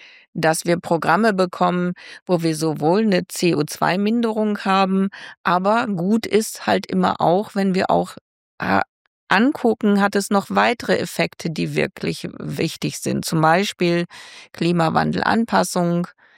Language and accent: German; Germany; Ich bin im Fenner Hochmoor groß geworden. Und zu meiner Zeit, als ich noch Kind war, ein kleines 300-Seelendorf oder vielleicht waren es ein bisschen mehr.